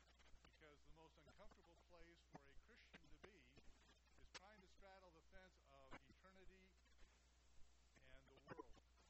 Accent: California, United States; well, I'm from Southern California, so we caught moths.

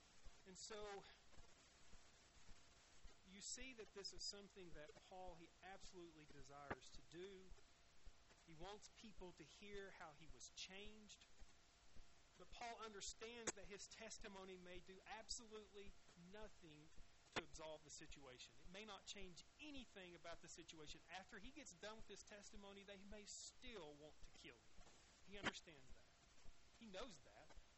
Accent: the South, United States; I'm not from around here. I'm from the South.

